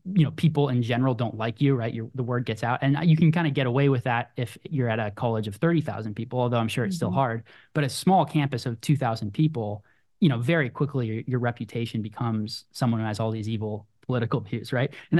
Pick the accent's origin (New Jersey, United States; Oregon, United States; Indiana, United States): Oregon, United States; Portland; We grew up in Portland, Oregon, which isn't exactly a bastion of right wing politics.